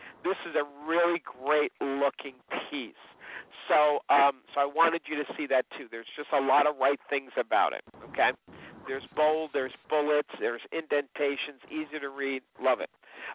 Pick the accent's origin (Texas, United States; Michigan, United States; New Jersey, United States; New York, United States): New York, United States; Long Island; the fact that I'm from Long Island, you know, we have a lot of fishing because we're surrounded by water.